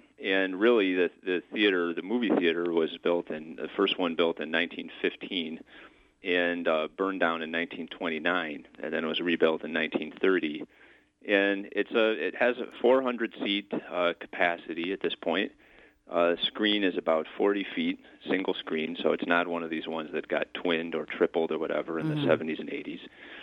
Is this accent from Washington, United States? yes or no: no; Grayling, Michigan, United States; Well, I was born and raised in Grayling, and I still spend a significant part of the year there.